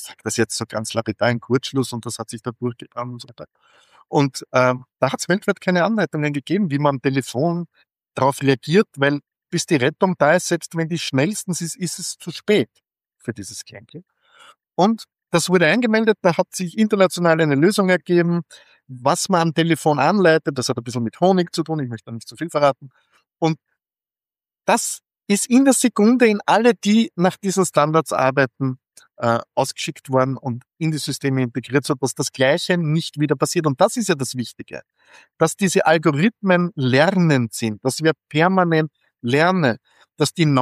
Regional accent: Austria; als Österreicher sagen wir immer

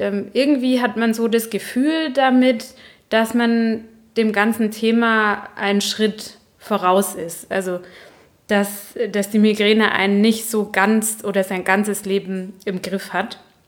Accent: Baden-Württemberg, Germany; accent: Baden dialect; ich komme aus Baden und da hat man einen ziemlich starken Dialekt, wenn man ihn denn spricht.

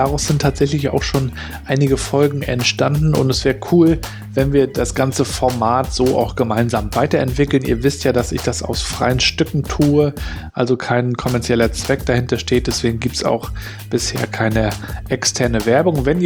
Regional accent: Rostock, Mecklenburg-Vorpommern, Germany; Ich natürlich als Rostocker bin da sowieso begeistert an dem Thema dran.

